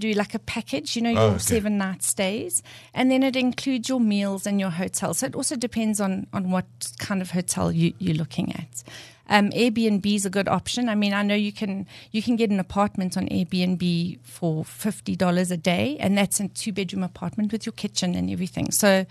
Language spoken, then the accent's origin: English; South Africa; traveling as a South African when you're paying in euros gets a bit tricky